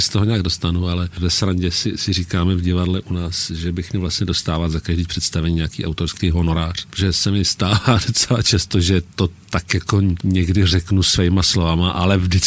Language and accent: Czech; Pec pod Sněžkou, Hradec Králové Region, Czechia; já pocházím z Pece pod Sněžkou. Krkonoš.